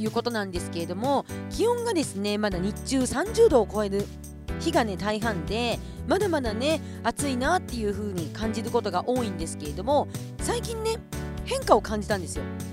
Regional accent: Kushiro, Hokkaido, Japan; 私は北海道の釧路出身ということで、

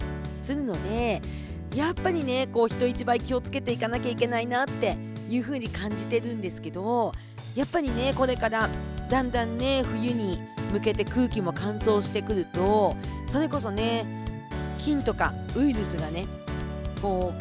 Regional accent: Hokkaido, Japan; 北海道はねもう夜になると特に私の地元串戸とかはね一桁になったりするところなので

